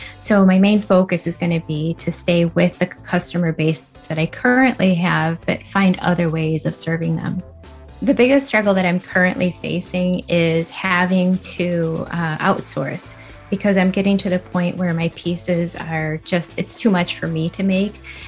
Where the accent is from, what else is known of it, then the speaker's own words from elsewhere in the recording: West Chicago, Illinois, United States; I'm from West Chicago, Illinois.